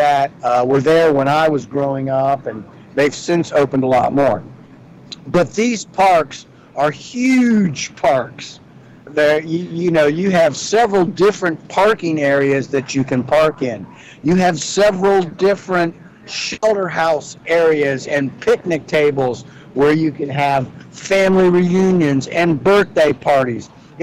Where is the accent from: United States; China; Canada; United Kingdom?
United States; Columbus, Ohio; I'm originally born and raised in Columbus, Ohio. So my experience, and I lived there for 40 years